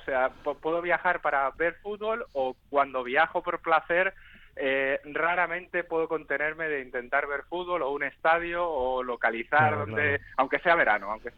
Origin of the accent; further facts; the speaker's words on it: Madrid, Community of Madrid, Spain; Yo soy de Madrid, aunque ahora no estoy viviendo en Madrid o no paso la mayor parte del tiempo en Madrid, pero tenía ganas de volver, ¿no?